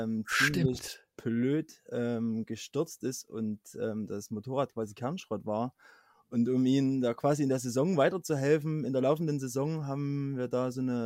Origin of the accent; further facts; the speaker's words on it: Rochlitz, Saxony, Germany; now in Erfurt, Germany; ich bin 91 in Rochlitz geboren, bin quasi, wie schon gesagt, Sachse. Dann über Umwege, über München, beziehungsweise genau gesagt Erding in der Ausbildung nach Erfurt gekommen, da wo ich jetzt auch wohne.